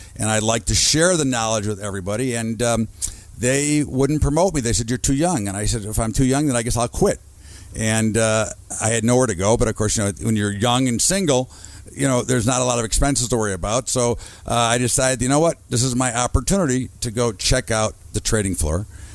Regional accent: Evanston, Illinois, United States; Well, you know, Al, I'm from Chicago. I'm from the Chicago area. I grew up in a suburb of Evanston, and have stayed here my entire life

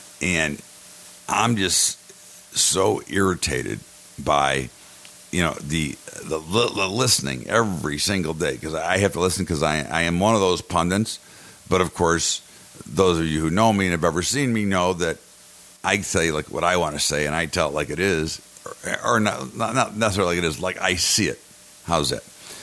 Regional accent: United States; Again, I'm an American. Okay, I'm for everybody.

